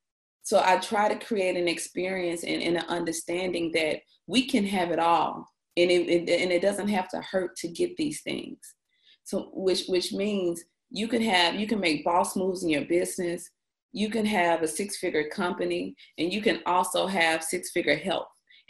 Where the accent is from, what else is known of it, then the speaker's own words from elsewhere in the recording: Mississippi, United States; now in Atlanta, United States; And I'm from Mississippi, so when I say our food is plant-based, I say that with the understanding that I'm a true Mississippian, so I have eaten it all.